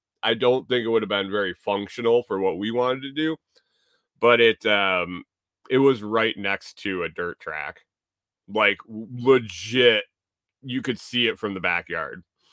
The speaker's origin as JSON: {"language": "English", "town": "Watkins Glen", "region": "New York", "country": "United States", "tie": "born or raised there", "said": "I grew up in the Watkins Glen area, in New York, was relatively close. So we had Watkins Glen International Speedway"}